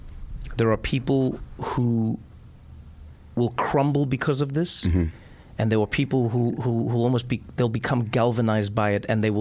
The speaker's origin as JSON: {"language": "English", "country": "South Africa", "tie": "born or raised there", "said": "Like, you know, I grew up in South Africa."}